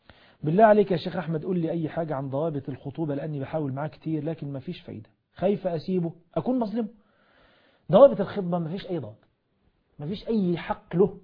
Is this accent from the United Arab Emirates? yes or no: no; Egypt; لأنه عندنا في مصر بيتهم الزوج لما يجي يتجوز على مراته